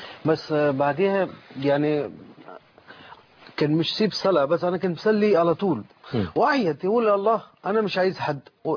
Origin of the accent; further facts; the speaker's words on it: India; Arabic is a second language; now in Egypt; أنا من هند, لكن أنا لا بحب هند أكتر من مصر